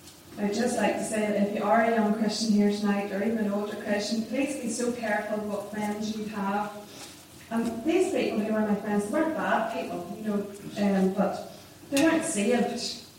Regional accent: Annaghlock, Northern Ireland, United Kingdom; So I grew up in Annaghlock and I attended Lorne Free Presbyterian Church, and then later Annaghlock Free Presbyterian Church

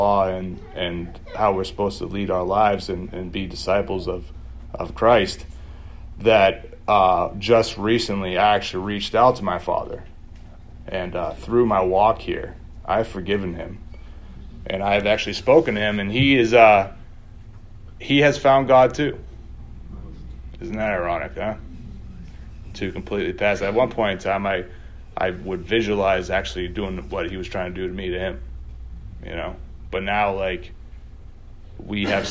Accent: Lowell, Massachusetts, United States; I'm from Lowell, Massachusetts.

